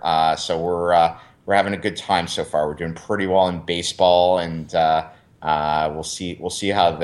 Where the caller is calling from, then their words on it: Canada; I'm calling from Canada.